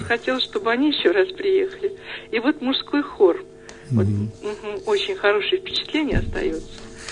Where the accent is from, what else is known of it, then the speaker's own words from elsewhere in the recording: Ramenskoye, Moscow Oblast, Russia; Я сама коренной житель. Родились с мужем, здесь выросли.